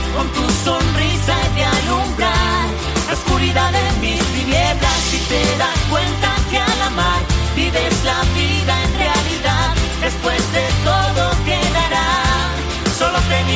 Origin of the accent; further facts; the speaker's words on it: Granada, Andalusia, Spain; Sí, somos de Granada.